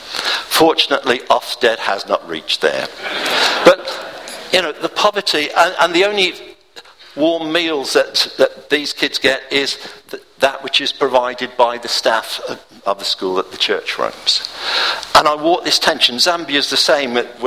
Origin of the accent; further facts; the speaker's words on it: Birmingham, West Midlands, United Kingdom; I'm from Birmingham, and my first job was in Smethwick a long time ago.